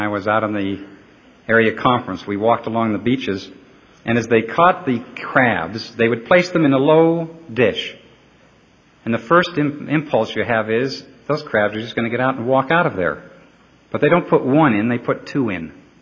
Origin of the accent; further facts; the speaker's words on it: New York, United States; My father, being from Idaho, and I grew up in New York, told me I'd never learn how to work in New York